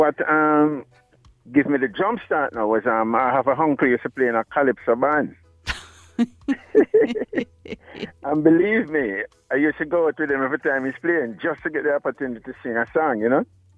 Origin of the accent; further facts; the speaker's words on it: Kingston, Jamaica; also born or lived in Portland, Jamaica; Okay, I'm from Kingston. I was born in Kingston. And I spent 4 years in Portland.